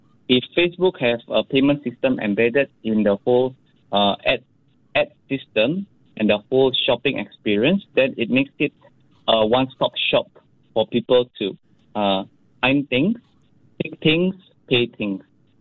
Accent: Indonesia; For example, in Indonesia, because I'm from Indonesia

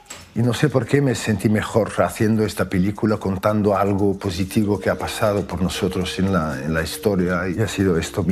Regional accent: Algeria; now in Spain; Yo soy el único argelino aquí, actor en España.

